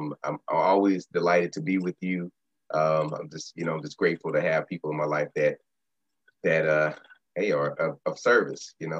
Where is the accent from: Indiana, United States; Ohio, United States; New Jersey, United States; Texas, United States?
Texas, United States; Dallas; also born or lived in Illinois; Before that, I was born in Illinois, but I grew up in Dallas, Texas, Oak Cliff, Texas specifically, because we get a little territorial. Right? So Oak Cliff, Texas, that's my hood.